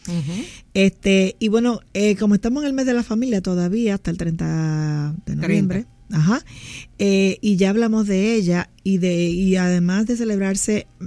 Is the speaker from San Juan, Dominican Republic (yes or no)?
no; Santo Domingo, Distrito Nacional, Dominican Republic; born there; mi mamá que vino a la capital a darme a luz. Y la gente jura que yo soy de Sabana Iglesia